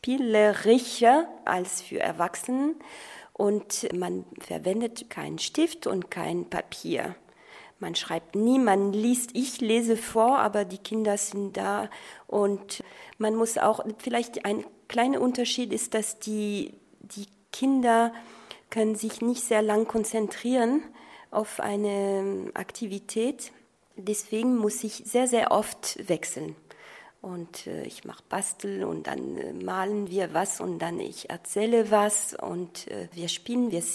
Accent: France; accent: French; German is a second language; now in Freiburg, Germany; Ja, also man hört meinen Akzent wahrscheinlich. Das ist eine sehr, sehr lange Geschichte. Die Geschichte fängt in China an und endet jetzt in Freiburg.

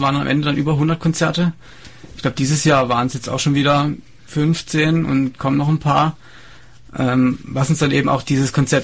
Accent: Freiburg, Baden-Württemberg, Germany; Wir sind im weitesten Sinne aus Freiburg, Süddeutschland, und uns gibt es seit 2015.

